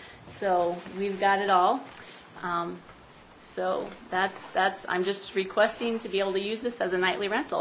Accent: Washington, Iowa, United States; I'm from Washington, Iowa.

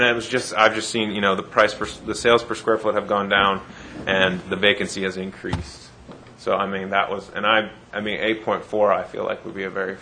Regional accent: Ohio, United States; I'm from Ohio, though.

